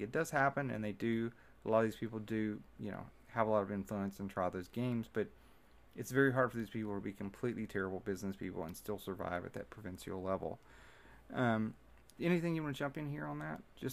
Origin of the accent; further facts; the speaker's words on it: Mississippi, United States; I'm from the Mississippi Delta, and there's you see this a lot with farming.